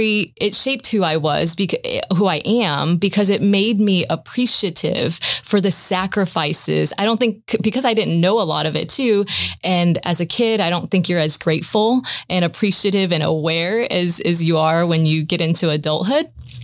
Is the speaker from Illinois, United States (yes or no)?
no; Leesburg, Florida, United States; Yeah, I grew up in Leesburg, Florida. It's a small little town there.